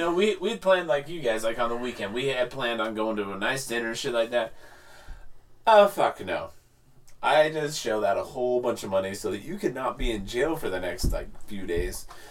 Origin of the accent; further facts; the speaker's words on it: Ireland; What do you think I can do? Handle my liquor? Mm-hmm. I'm Irish.